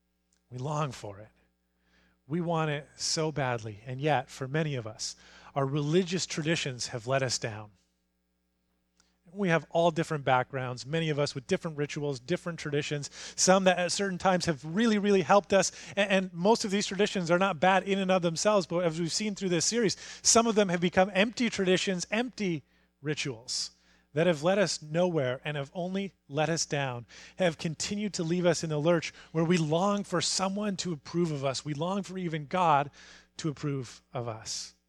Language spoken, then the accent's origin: English; Canada; Solidarity, we're Canadian. We cheer for them.